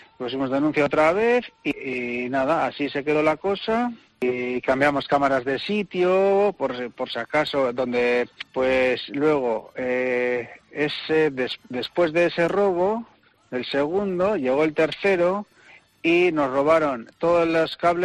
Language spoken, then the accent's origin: Spanish; Basque Country, Spain; Los socios de aquí somos tres socios vascos